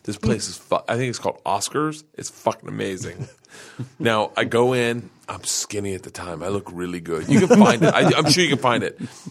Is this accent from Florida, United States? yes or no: yes; Florida, United States; We grew up in Florida. We never experienced cold